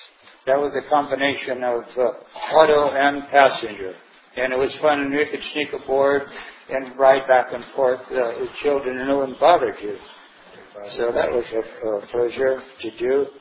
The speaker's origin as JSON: {"language": "English", "town": "Point Richmond", "region": "California", "country": "United States", "tie": "born there", "said": "I was born in Point Richmond. So I'm rather familiar with these things."}